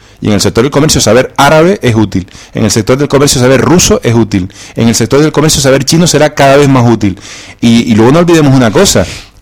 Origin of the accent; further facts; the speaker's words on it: Canary Islands, Spain; Como tú, como yo, como cualquier canario